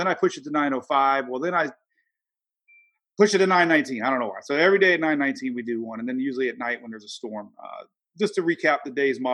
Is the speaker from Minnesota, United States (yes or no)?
no; Florida, United States; Growing up in Florida, my family here their whole lives, pretty much.